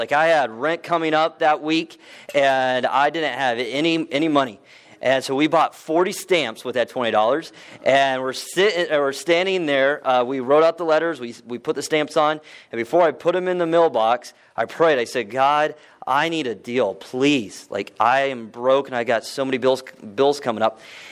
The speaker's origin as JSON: {"language": "English", "region": "Texas", "country": "United States", "tie": "born or raised there", "also_born_or_lived": "Columbus, Ohio", "said": "I was born in Columbus, Ohio. My dad is a pastor, and when I was six, we moved to Texas because he took a position at a church, but I am still a Buckeye all the way."}